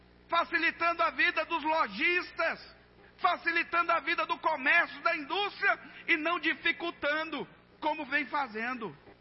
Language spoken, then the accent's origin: Portuguese; Anápolis, Goiás, Brazil; Somos nós brasileiros. Somos nós goianos, anapolinos